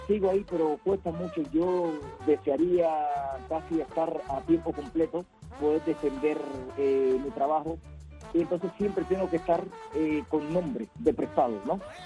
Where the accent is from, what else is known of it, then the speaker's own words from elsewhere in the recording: Cuba; nosotros mismos, como cubanos